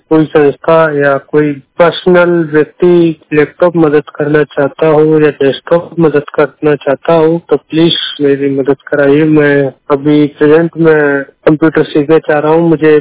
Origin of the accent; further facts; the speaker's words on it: Uttar Pradesh, India; मैं उत्तर प्रदेश से बिलोंग करता हूँ।